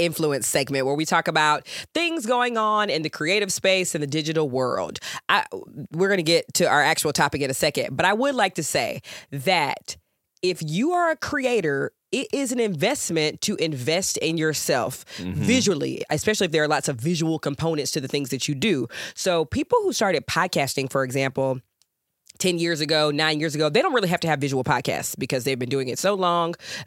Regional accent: Georgia, United States; because you know I'm from Georgia. I'm a Georgia girl, born and bred.

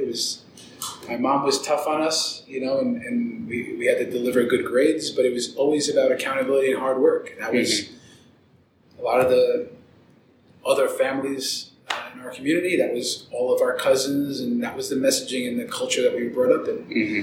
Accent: Bronx, New York, United States; born there; But I was born in the Bronx. My dad was a diehard Yankees fan.

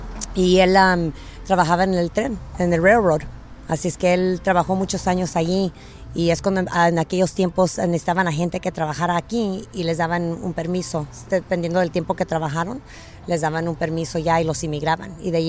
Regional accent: Los Angeles, California, United States; born there; Yo nací aquí, en Los Ángeles, California.

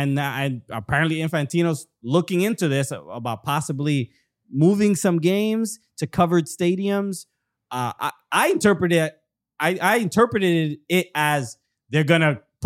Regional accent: New York, United States; As a New Yorker, I see somebody in a hoodie.

